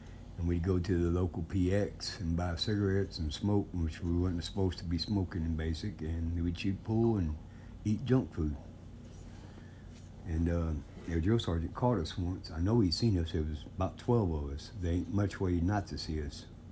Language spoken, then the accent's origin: English; Tennessee, United States; now in Baldwin, United States; I'm 54 years old. I'm from Tennessee, but I transplanted here in Baldwin, Wisconsin.